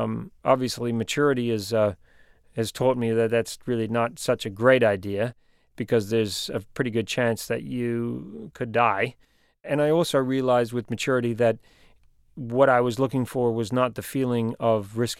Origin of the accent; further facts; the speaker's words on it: New Zealand; I'm a New Zealander. My accent has changed a little bit, but I've spent my life living around the world, and so my accent is pretty mixed up.